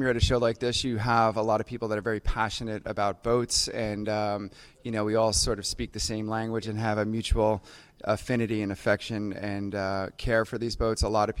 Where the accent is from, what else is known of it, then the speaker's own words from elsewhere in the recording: Long Island, New York, United States; Growing up in Long Island, I fell in love with the boats